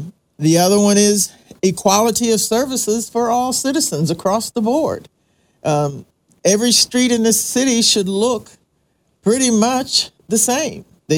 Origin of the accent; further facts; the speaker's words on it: Maryland, United States; also born or lived in Pennsylvania / Houston, United States; I was born in Pennsylvania, raised in Maryland, lived in Houston, and now I'm here.